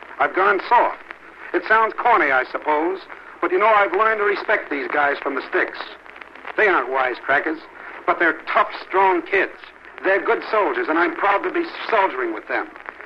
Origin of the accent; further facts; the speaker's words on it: New York, United States; I was born and raised in New York. I used to think America was a suburb of New York.